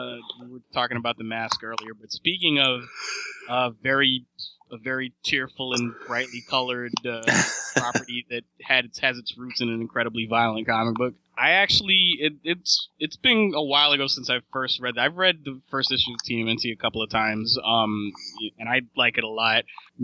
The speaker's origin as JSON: {"language": "English", "region": "New York", "country": "United States", "said": "Not for me, because I'm from New York."}